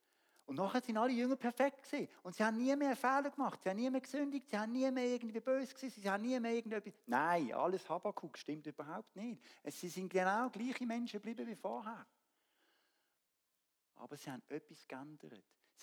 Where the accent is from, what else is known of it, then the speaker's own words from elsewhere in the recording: Switzerland; Wir sind Schweizer, wir packen an.